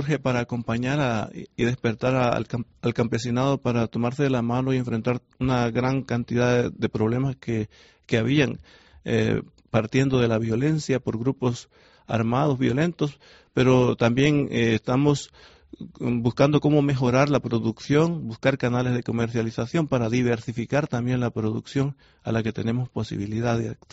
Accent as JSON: {"language": "Spanish", "country": "Nicaragua", "said": "Mi pueblo ha sufrido una cantidad de desastres naturales que le han llevado a tener mucha situación de pobreza y de luchas, también guerras, desastres políticos, muchas veces."}